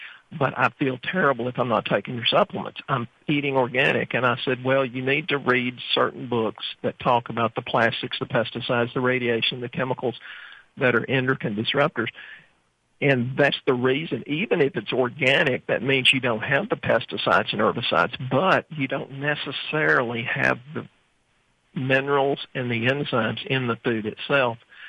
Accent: Texas, United States; Now, keep in mind, we're from Texas.

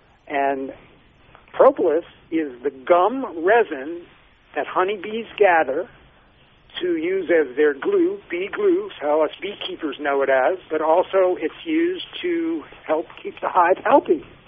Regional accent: New York, United States; Has little vignettes of my mother talking about me growing up in New York

